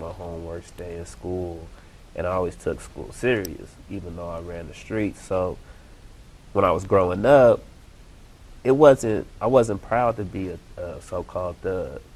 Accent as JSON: {"language": "English", "town": "Sacramento", "region": "California", "country": "United States", "tie": "born or raised there", "also_born_or_lived": "Fresno", "said": "I was born here in Fresno, California, and I grew up in Sacramento"}